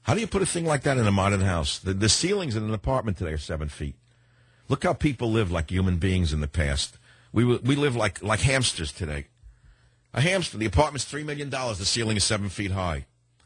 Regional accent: Bronx, New York, United States; born there; Well, let's see. I was born in the Bronx. Is that my ancestral homeland?

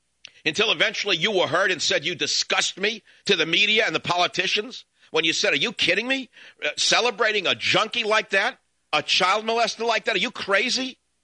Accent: New York, United States; I grew up in New York, and not everybody thinks that Sotomayor represents her people

